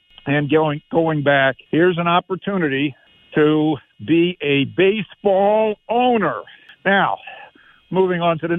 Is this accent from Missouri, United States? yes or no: no; New Jersey, United States; which I had always been looking at every day growing up in New Jersey.